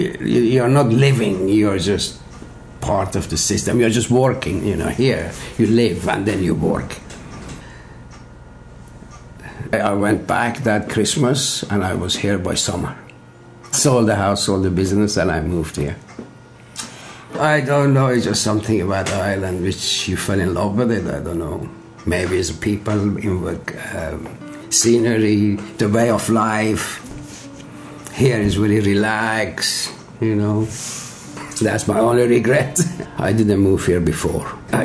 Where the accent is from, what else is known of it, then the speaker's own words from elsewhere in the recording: Iran; English is a second language; now in Ireland; I'm from Iran.